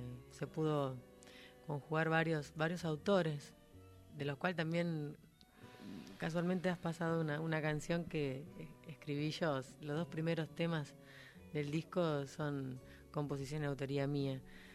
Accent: Ingeniero Luiggi, La Pampa, Argentina; now in Buenos Aires, Argentina; vengo de un pueblo muy pequeño, que no llega ni a los... Ahora creo que está llegando a los 5.000 habitantes.

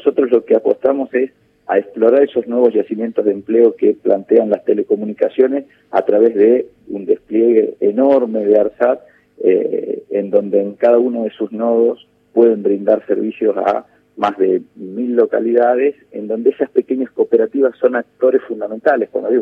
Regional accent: Salta, Argentina; en la Argentina profunda, yo soy de Salta

